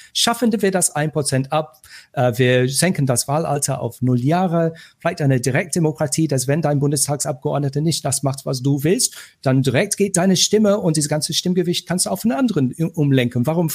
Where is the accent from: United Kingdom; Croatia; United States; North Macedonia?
United Kingdom; German is a second language; So, als Brite, das tut mir weh.